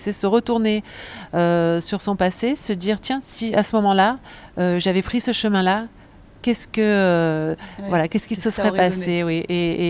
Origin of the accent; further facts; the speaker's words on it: Thionville, Grand Est, France; born there; En fait, je suis née à Thionville, en Moselle, parce que mon père travaillait à ArcelorMittal.